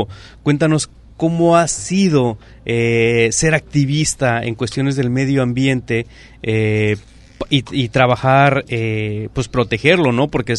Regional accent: Mexico; la Federación somos todos los mexicanos

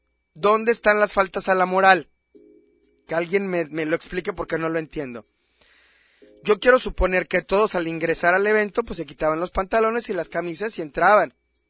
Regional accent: Mexico; nosotros somos mexicanos

